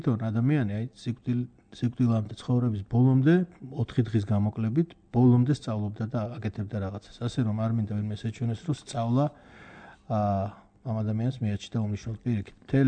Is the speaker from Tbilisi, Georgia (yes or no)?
no; Kakheti, Georgia; ფაქტიურად ამ პერიოდში გავიზარდე მე თუშეთში.